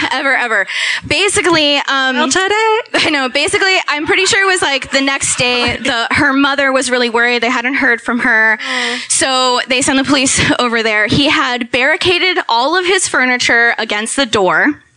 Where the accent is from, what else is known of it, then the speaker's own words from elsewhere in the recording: Miami, Florida, United States; I'm originally from Miami, but I live here now in my home.